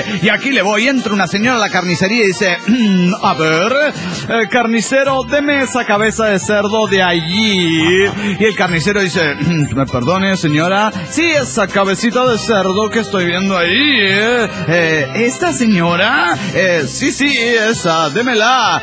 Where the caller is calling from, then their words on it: Durango, Mexico; Soy el piromaníaco de Durango.